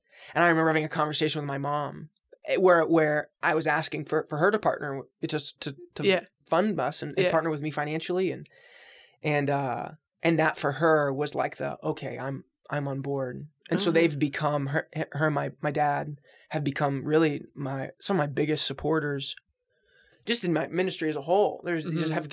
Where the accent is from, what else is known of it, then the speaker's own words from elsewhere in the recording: Palm Beach, Florida, United States; I'm from Palm Beach.